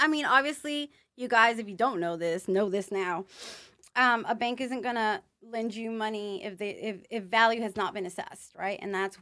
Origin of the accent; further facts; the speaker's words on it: Jersey Village, Texas, United States; I was raised in Jersey Village, Texas.